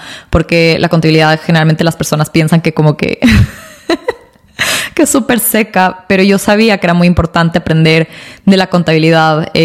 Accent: Quito, Pichincha, Ecuador; moved away as an adult; now in United States; yo nací y crecí en Quito, Ecuador. Me mudé a Estados Unidos a los 18 años a estudiar en Estados Unidos.

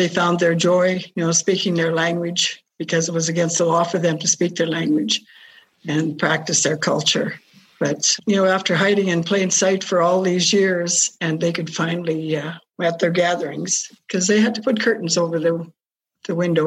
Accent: Olds, Alberta, Canada; born there; it's really ironic that I was born in Olds.

